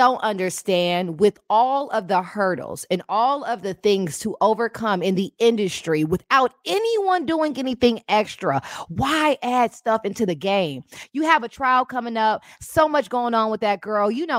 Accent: Los Angeles, California, United States; I'm a 12-year in a row Coachella, born and raised in Los Angeles, Indio goer.

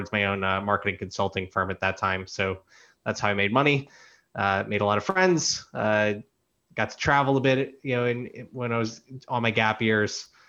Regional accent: Boca Raton, Florida, United States; now in New York, United States; I mean, I'm Jewish, but I grew up in Boca Raton, Florida, so I never felt out of place.

